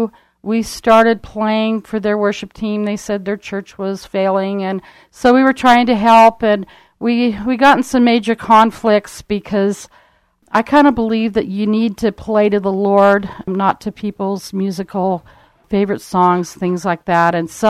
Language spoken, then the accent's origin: English; Tule Lake, California, United States; Yes, I grew up in Tule Lake, California, which is up north from here. Nobody hardly has ever heard of that place, but it's very, very small. Grew up with the ducks and the geese and loved it.